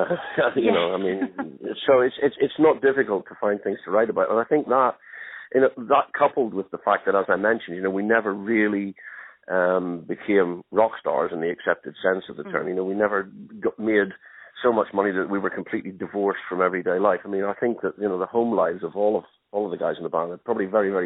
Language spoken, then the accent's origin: English; Northern Ireland, United Kingdom; we grew up in Northern Ireland through the whole troubles and the civil unrest there.